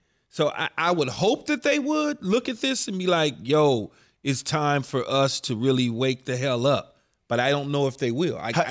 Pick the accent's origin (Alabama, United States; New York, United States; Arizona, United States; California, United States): California, United States; Los Angeles; I grew up in South Central LA.